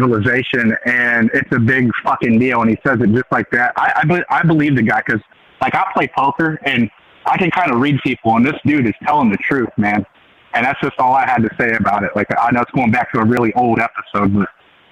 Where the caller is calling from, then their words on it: Ohio, United States; I'm calling from Ohio.